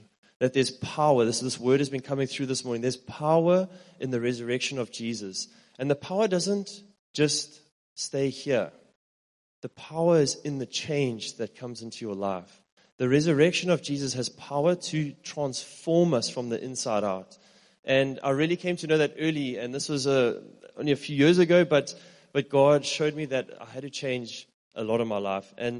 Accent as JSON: {"language": "English", "town": "Richards Bay", "region": "KwaZulu-Natal", "country": "South Africa", "tie": "born or raised there", "said": "And I'm from a little place called Richards Bay in KZN. So I was born in Richards Bay."}